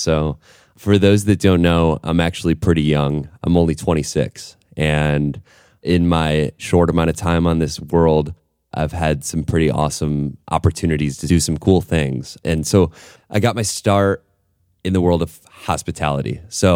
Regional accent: Flint, Michigan, United States; moved away as an adult; So I went and finished my degree, and I'm from Michigan. So I took the first job that came to me as far away from home as possible.

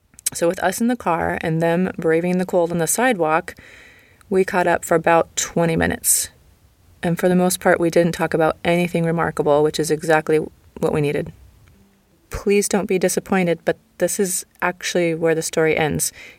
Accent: United States; moved away as an adult; now in Berlin, Germany; I'm an American living in Berlin, Germany.

